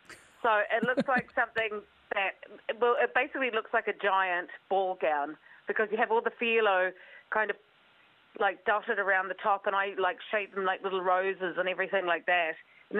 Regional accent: New Zealand; I'm clearly from New Zealand.

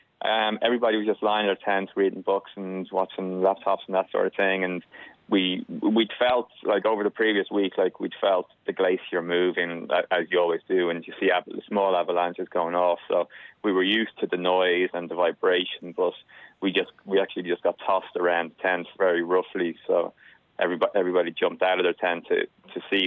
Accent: Dublin, Leinster, Ireland; I come from Dublin

